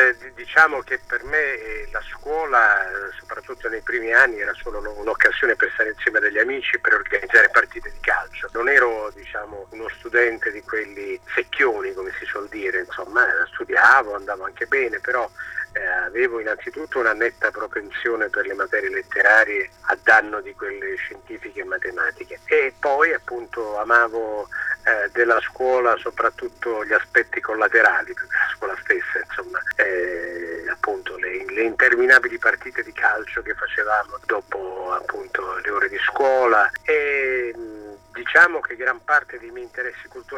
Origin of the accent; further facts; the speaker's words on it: Bisceglie, Apulia, Italy; moved away as an adult; also born or lived in Bari; now in Rome, Italy; Io sono nato a Bisceglie nel 55 e lì ho fatto le scuole dell'obbligo, poi dopo il liceo sono andato a filosofia a Bari, alla facoltà di filosofia a Bari, insomma, e da lì da Bari poi sono andato a Roma